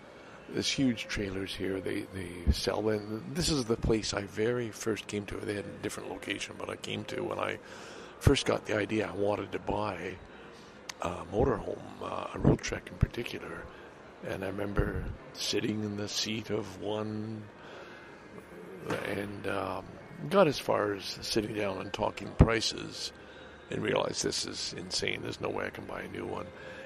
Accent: Montreal, Quebec, Canada; Just kind of a contented update from my hometown, Montréal.

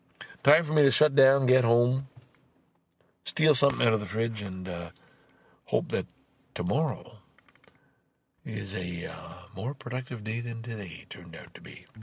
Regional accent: Valleyfield, Quebec, Canada; I know that because I'm from Valleyfield.

